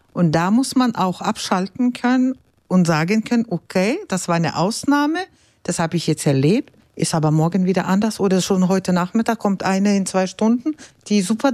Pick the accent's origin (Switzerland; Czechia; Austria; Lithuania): Lithuania; Ich komme selber ursprünglich aus Litauen. Daher spreche ich mehrere Sprachen natürlich